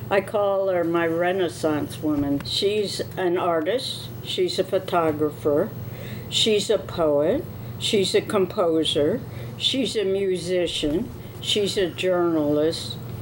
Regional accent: New Jersey, United States; also born or lived in New York City; I was born in New York City and I grew up on a farm in New Jersey.

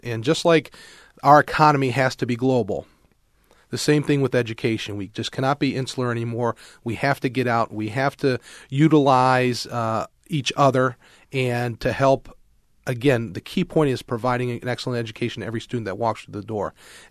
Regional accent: Cleveland, Ohio, United States; The first time I introduced myself and I said I was from Cleveland, Ohio, I got booed.

